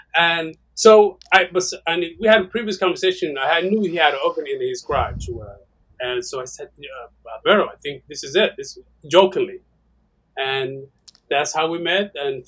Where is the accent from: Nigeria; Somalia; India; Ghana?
Somalia; also born or lived in Springfield, Virginia / Columbus, Ohio; now in Ohio, United States; And then we moved to Columbus, Ohio. At the time, there was not a lot of Somalis, but we were the first few families that moved in. And we have been in Ohio ever since.